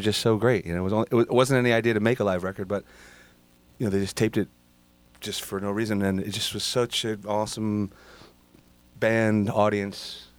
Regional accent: Massachusetts, United States; And we're from Massachusetts.

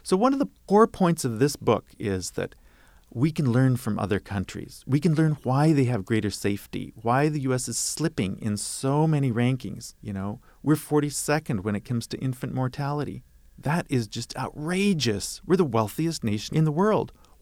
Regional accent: Tacoma, Washington, United States; Well, in fact, when I grew up in Tacoma, we didn't lock our door.

